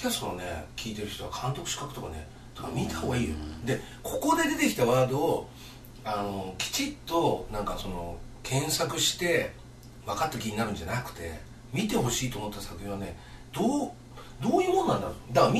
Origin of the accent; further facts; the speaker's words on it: Chiba, Japan; born there; 俺はなんで千葉に生まれてしまったんだぐらいに思ってたわけ